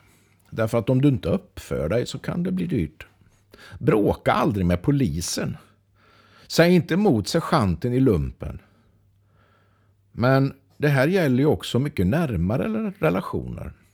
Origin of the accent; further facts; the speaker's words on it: Östergötland, Sweden; I Östergötland, där jag kommer ifrån, betyder det här att man betedde sig på ett sätt som inte var äkta.